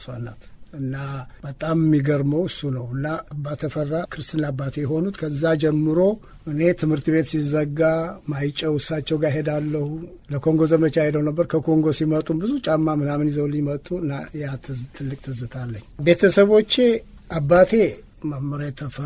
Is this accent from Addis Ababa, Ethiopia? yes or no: no; Tita, Amhara, Ethiopia; born there; እንደገለጽሽው የተወለድኩት ጢጣ ጦር ሰራዊት ግቢ ነው።